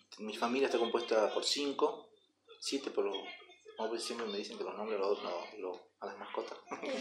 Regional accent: Chicoana, Salta, Argentina; born there; Y yo nací en Chicuana. Nací en Chicuana en 1977, tengo 42 años.

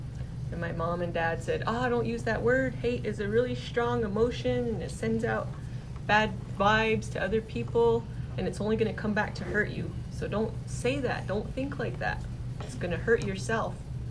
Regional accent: United States; Past experience is being Navajo. I'm Navajo, I'm Native American.

